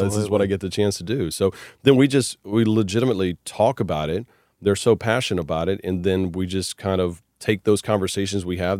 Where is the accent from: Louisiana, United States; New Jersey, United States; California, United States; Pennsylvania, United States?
Louisiana, United States; Port Allen; I'm born and raised in Port Allen, Baton Rouge. I'm a diehard LSU fan.